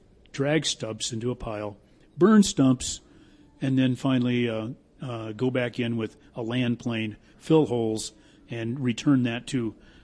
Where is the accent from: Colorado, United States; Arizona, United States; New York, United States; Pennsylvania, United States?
Colorado, United States; Greeley; Yes, I was born in Greeley and have lived out on that family farm that entire time except for school years.